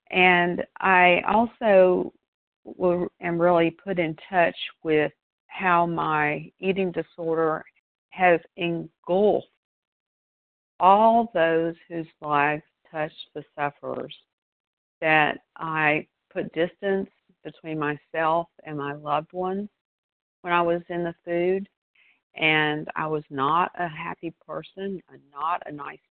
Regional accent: Florida, United States; I am from Florida.

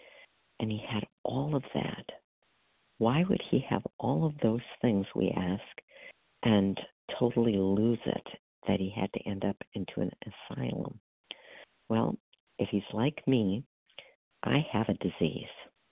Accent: Wisconsin, United States; I'm from Wisconsin.

